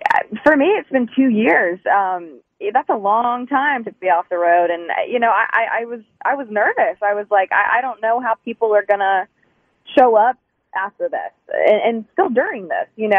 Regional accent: Knoxville, Tennessee, United States; I'm from Knoxville.

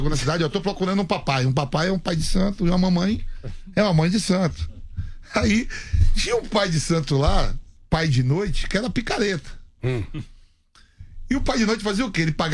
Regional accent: Nazaré das Farinhas, Bahia, Brazil; born there; minha cidade, né? Onde eu nasci, Nazaré das Farinhas, fica a 70 quilômetros de Salvador. E é a segunda cidade do Recôncavo, que a gente é do Recôncavo Vale do Bahia.

